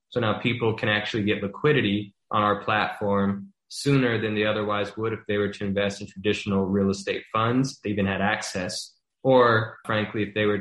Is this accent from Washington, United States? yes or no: no; Baton Rouge, Louisiana, United States; somebody who grew up in my hometown of Baton Rouge, Louisiana. You don't have a lot of capital, just like I didn't have a lot of money growing up